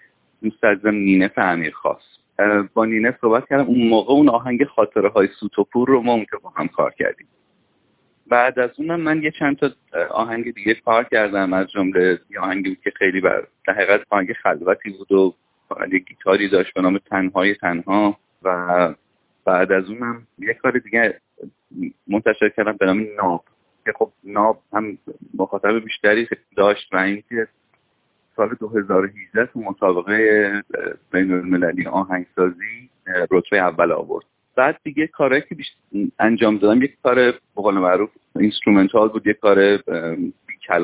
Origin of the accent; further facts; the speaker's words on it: Iran; moved away as an adult; now in Australia; 2012 برای همیشه اومدم استرالیا. قبلش چندین بار اومده بودم ولی دسامبر 2012 تاریخی بود که من کاملا از ایران اومدم بیرون و از اون موقع برنگشتم ایران.